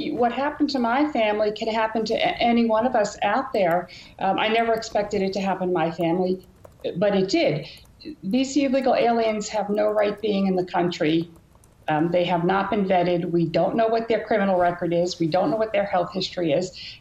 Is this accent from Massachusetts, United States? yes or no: yes; Massachusetts, United States; I'm from Massachusetts.